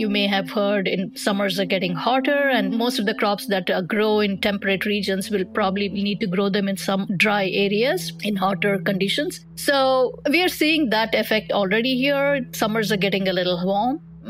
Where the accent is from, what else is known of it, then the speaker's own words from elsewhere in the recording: India; I grew up in India, so my mother used to cook that, and we had plants growing in our yard.